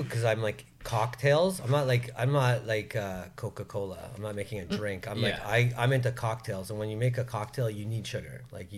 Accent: Ontario, Canada; you know, I'm from Ontario and I've been trained by Italians

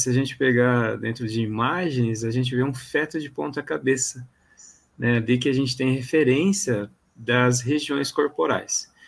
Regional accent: Londrina, Paraná, Brazil; Eu sou de Londrina

